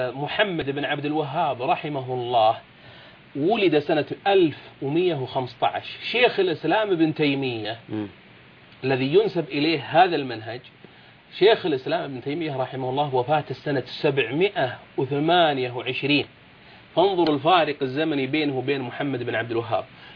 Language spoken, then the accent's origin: Arabic; Najd, Saudi Arabia; هذا كتبه هي اللي تربينا عليها في نجد